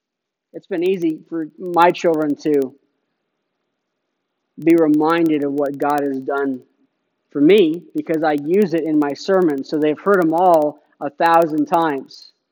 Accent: Phoenix, Arizona, United States; We have different mountains around Phoenix. I grew up in Phoenix in the mountains.

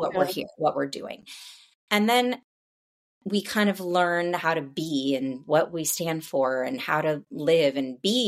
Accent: Los Angeles, California, United States; when I was growing up in Los Angeles, every night on the news, there was an air quality monitor conversation

